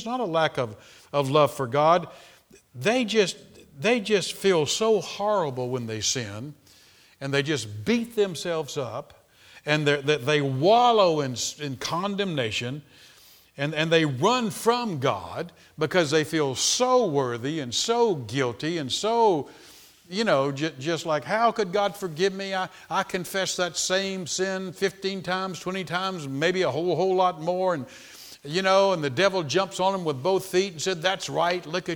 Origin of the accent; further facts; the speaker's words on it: Florida, United States; a lot of them came to our house because I grew up in Florida. They like to come to Florida, you know, because we live near the beach.